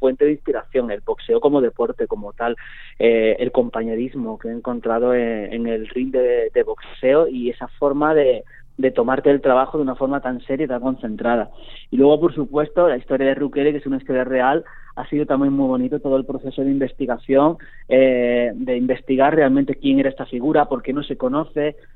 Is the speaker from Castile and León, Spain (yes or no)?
no; Andalusia, Spain; yo soy andaluz, quieras o no, llevamos la cultura gitana en la sangre, porque han sido muchísimos años en los que nos hemos ido mezclando unos con otros. Mi familia tiene antecedentes de la comunidad gitana.